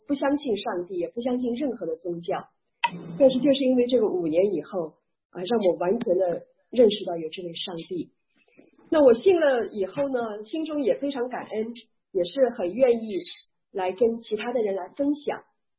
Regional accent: Nanjing, Jiangsu, China; 那我是从中国来的，从中国南京来的，然后90年信主，90年信耶稣。

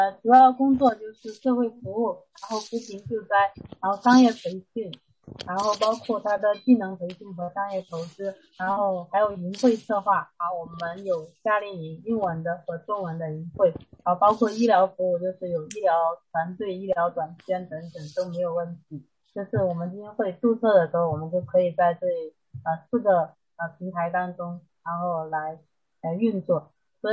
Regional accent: China; 也真的希望说能够给当地人带来我们中国人正能量的东西

